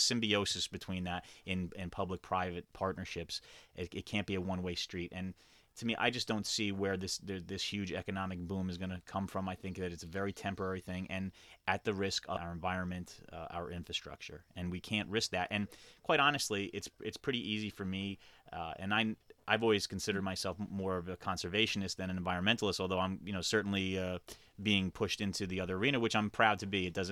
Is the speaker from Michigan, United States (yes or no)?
no; New York, United States; Well, I had actually moved to the Jeffersonville area. I'm originally from the Monticello area, but was essentially born and raised in Sullivan County.